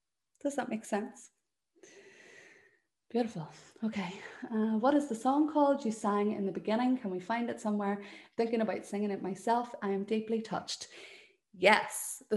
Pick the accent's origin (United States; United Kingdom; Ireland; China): Ireland; first language Irish; So this is my mother tongue. Excuse me, this is my mother tongue. But you'll notice that maybe you can see that it's written out in Irish and then it's written out in phonetic English.